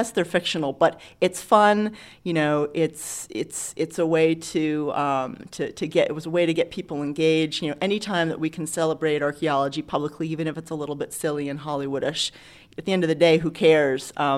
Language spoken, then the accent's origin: English; Bangor, Maine, United States; now in Birmingham, United States; You know, even though I'm not from the South, I'm from Bangor, Maine.